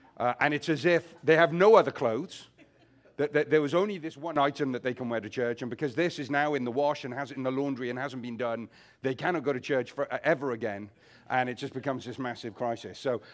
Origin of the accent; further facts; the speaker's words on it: Wales, United Kingdom; I'm a Welshman. You'll have to forgive me for that. I was born and raised in South Wales, but I've been thoroughly anglicized.